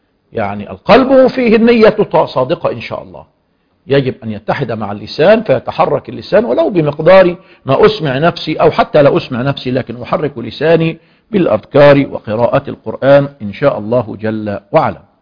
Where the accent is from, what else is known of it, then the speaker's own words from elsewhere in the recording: Egypt; في بلادنا مصر